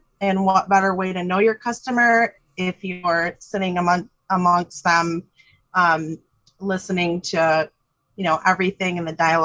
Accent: Reese, Michigan, United States; I said I grew up in Reese, and it's mainly crop farming there.

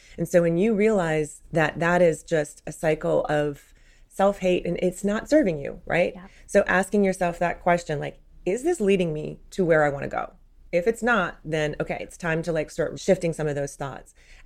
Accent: New Orleans, Louisiana, United States; I mean, again, I'm from New Orleans, okay?

